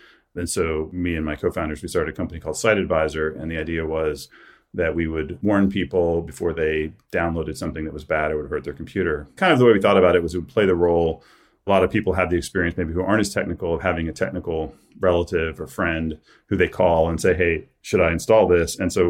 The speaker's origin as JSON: {"language": "English", "region": "Ohio", "country": "United States", "tie": "born or raised there", "said": "Because, you know, I grew up in Ohio and just the schools I went to in Ohio, for whatever reason, didn't teach me that."}